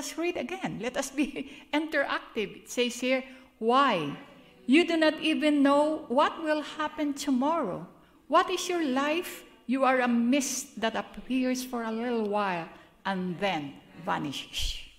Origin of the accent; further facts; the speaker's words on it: Philippines; English is a second language; pardon me for my accent, I come from the Philippines. I would like to shed off the accent part, but at my age, no more.